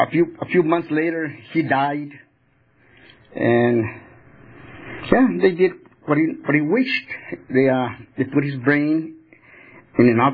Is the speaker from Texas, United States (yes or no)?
yes; El Paso, Texas, United States; I grew up in El Paso, Texas. I was a 12-year-old kid when I first took my first drink.